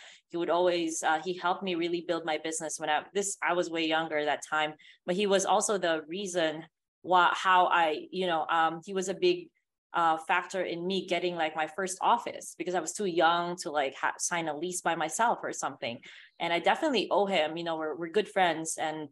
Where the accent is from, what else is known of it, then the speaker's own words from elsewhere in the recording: Philippines; now in United States; Because growing up in the Philippines